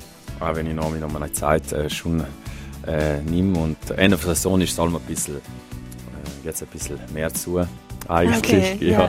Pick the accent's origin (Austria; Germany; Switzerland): Austria; Vienna; mit dem bin ich halt aufgewachsen in Wien